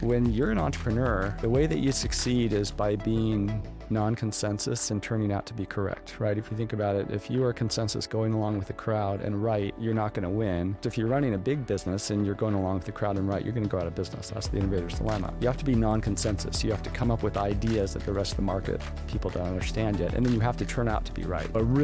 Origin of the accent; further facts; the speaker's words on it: California, United States; now in Indiana, United States; Yeah, so I'm originally from California, and my family back in the mid-1800s left Missouri, went to California, Central Valley, started farming, but way back before that, farming all the way.